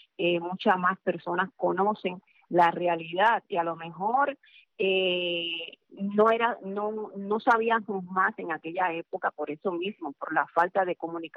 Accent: Cuba; moved away; Yo me fui de Cuba en el 96

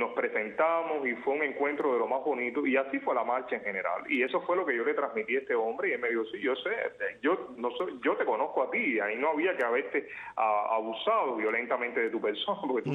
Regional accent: Cuba; moved away; y yo salí de Cuba

